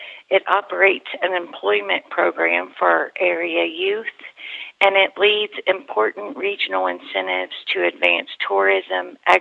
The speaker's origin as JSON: {"language": "English", "country": "United States", "tie": "born or raised there", "said": "Well, I was born and raised here in Highland County, and most of my immediate family is still in the area."}